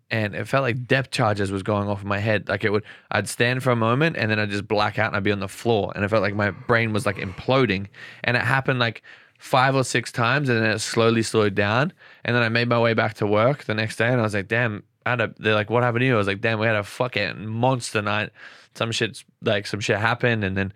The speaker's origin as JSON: {"language": "English", "country": "Australia", "said": "I was like, I'm Australian. Faster than you, motherfucker."}